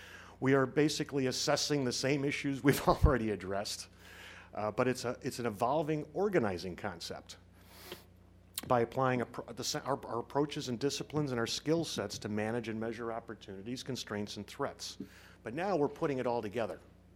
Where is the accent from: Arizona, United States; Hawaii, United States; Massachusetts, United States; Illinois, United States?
Illinois, United States; Chicago; I'm a consultant from Chicago, where I believe it's also 92 degrees.